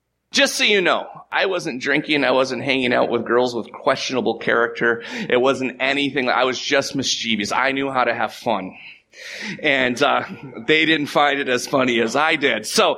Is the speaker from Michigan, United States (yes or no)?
yes; Lake Linden, Michigan, United States; This is kind of my hometown. I grew up here. I actually grew up in Lake Linden. I moved here when I was about 3 years old.